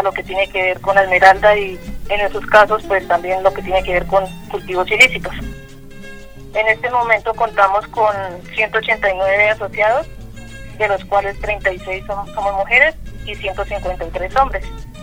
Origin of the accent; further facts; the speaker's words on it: San Pablo de Borbur, Boyacá, Colombia; Soy del municipio de San Pablo de Borbur, de la vereda San Pedro.